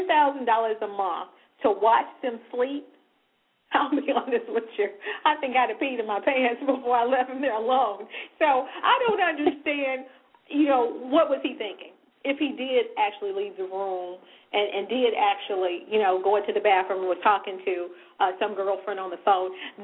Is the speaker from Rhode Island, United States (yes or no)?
no; Memphis, Tennessee, United States; You know, I grew up in Memphis. I mean, seriously. And I was living in Memphis at the time